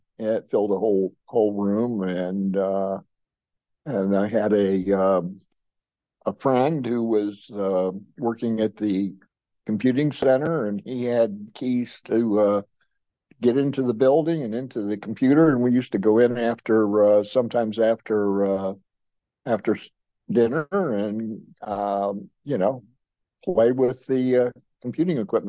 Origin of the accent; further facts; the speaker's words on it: Ohio, United States; My family, I was an only child. I grew up in Ohio, with a lot of relatives.